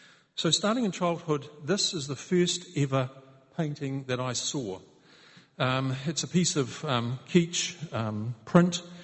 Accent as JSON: {"language": "English", "region": "Southland", "country": "New Zealand", "tie": "born or raised there", "said": "Because growing up in Southland, I was struck by the fact that there were a lot of old abandoned houses"}